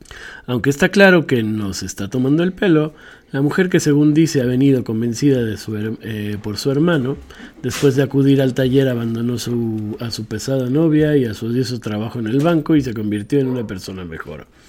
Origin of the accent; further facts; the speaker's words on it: Peru; now in Barcelona, Spain; soy peruana, pero hace 8 años que vivo en Barcelona.